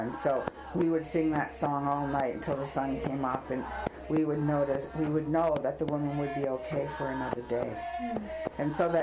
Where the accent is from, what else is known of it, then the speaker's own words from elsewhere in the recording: Nova Scotia, Canada; I come from the Bear Clan. I'm a member of the Mi'kmaq First Nation, and the territory I come from is Buttondick, which is about 19 miles outside of Antigonish.